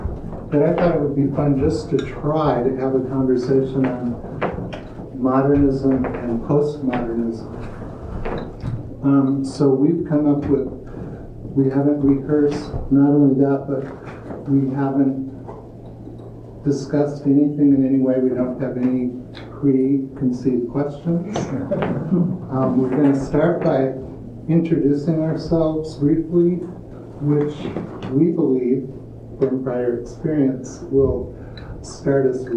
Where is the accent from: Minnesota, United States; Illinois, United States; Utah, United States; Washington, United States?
Minnesota, United States; So, I grew up in Minnesota in a Lutheran home, came of age during the Vietnam War, was very much active in the anti-war movement in college at St. Olaf College